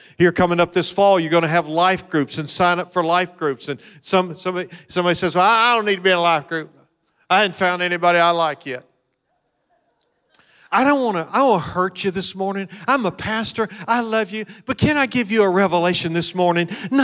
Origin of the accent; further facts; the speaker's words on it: Kentucky, United States; Which was probably more truth than not, since I am from Kentucky.